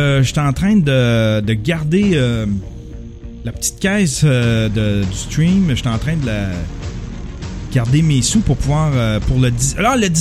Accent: Rouyn-Noranda, Quebec, Canada; Puis il n'y a pas à dire, je viens de l'Abitibi, tu sais. Je viens de Rouyn.

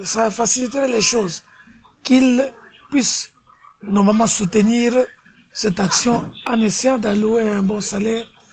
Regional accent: Kisantu, Kongo Central, DR Congo; Je prends le petit exemple ici chez nous à Kisantu.

